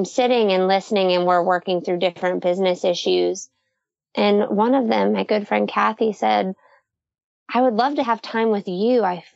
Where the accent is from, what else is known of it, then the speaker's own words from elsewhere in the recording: Michigan, United States; now in Nashville, United States; Well, I am a Midwest girl living in the South. I'm originally from Michigan, and I love that connection with you, Amber.